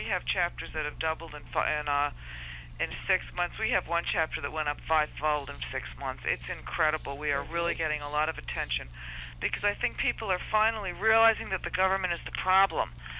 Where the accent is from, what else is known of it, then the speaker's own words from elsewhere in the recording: Washington, District of Columbia, United States; now in Atlanta, United States; I'm originally from D.C., but I live in Atlanta now.